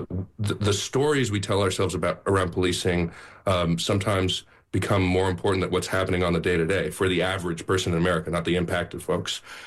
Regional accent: Oakland, California, United States; Because, right, I'm from Oakland. I don't know New York stuff.

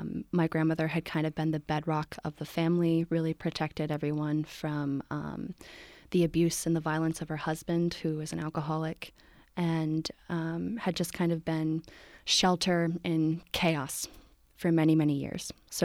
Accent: Morristown, New Jersey, United States; born there; And I was born in Morristown, New Jersey.

